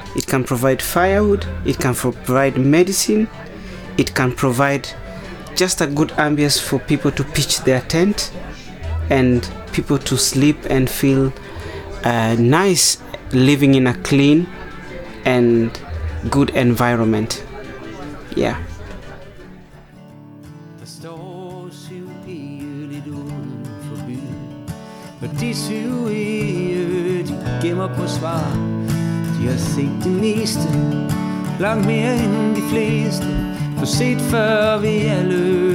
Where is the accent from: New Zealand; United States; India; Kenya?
Kenya; since I'm from Kenya in Africa